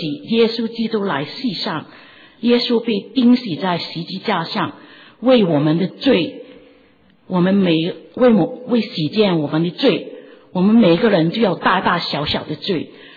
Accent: Hong Kong; Chinese is a second language; 弟兄姐妹平安，我是香港来的，我的普通话是很普通，我香港的朋友都听得懂

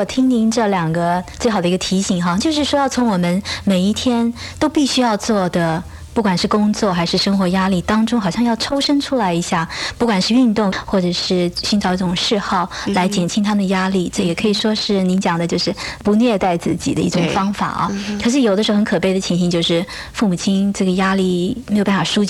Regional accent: China; 好像我们中国人讲说养儿防老

